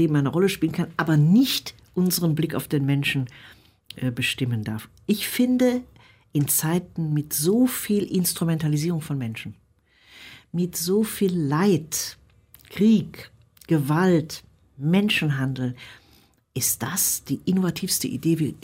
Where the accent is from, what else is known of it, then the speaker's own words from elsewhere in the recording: North Rhine-Westphalia, Germany; wie ich als Rheinländerin in den 50er oder 60er Jahren hier im Großraum Neuss, Köln und so.